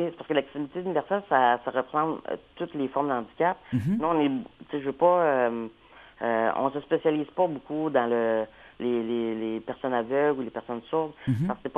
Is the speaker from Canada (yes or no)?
yes; Quebec, Canada; je viens de la région, je viens du Bas-Saint-Laurent.